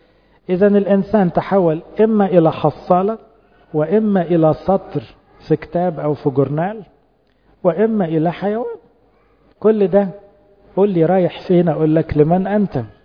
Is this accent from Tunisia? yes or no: no; Egypt; النعي عندنا في مصر يعني في